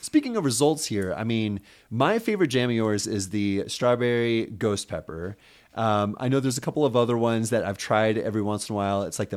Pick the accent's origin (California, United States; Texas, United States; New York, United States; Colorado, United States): California, United States; San Diego; I mean, growing up in San Diego, you kind of have to have that hot sauce tolerance